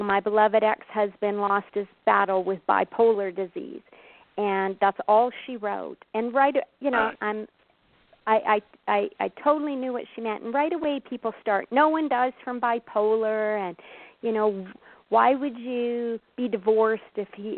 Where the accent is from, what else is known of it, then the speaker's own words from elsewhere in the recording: Canada; We are from Canada